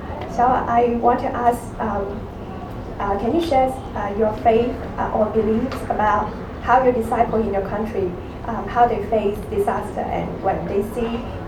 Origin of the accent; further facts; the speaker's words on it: Hong Kong; I'm a sister from Hong Kong.